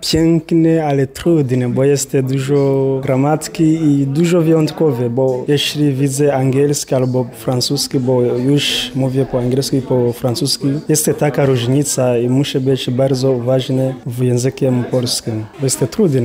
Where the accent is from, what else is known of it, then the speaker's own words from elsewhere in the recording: Rwanda; Polish is a second language; now in Poland; jestem z Rwandy, mieszkam w Polsce od 8 miesięcy.